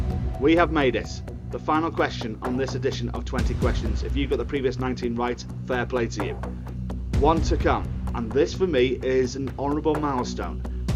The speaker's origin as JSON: {"language": "English", "town": "Wrexham", "region": "Wales", "country": "United Kingdom", "tie": "born or raised there", "said": "I'm born and bred in Wrexham, North Wales"}